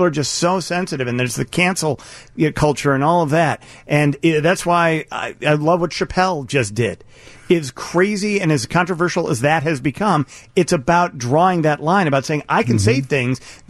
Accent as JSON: {"language": "English", "town": "Chicago", "region": "Illinois", "country": "United States", "said": "but there's only so much I can take as a Chicagoan."}